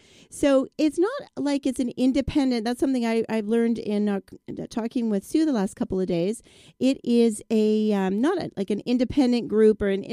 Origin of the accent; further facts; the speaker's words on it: Pickering, Ontario, Canada; I know I'm from Pickering